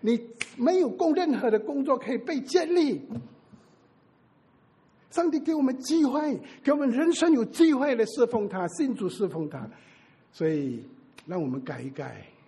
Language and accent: Chinese; Singapore; 我是新加坡人，我就讲新马关系